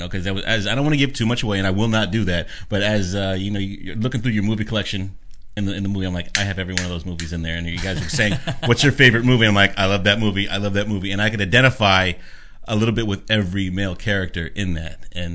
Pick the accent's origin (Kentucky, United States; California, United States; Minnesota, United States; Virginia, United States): California, United States; Thousand Oaks; also born or lived in New York; You know, I'm from New York, but I grew up in Thousand Oaks.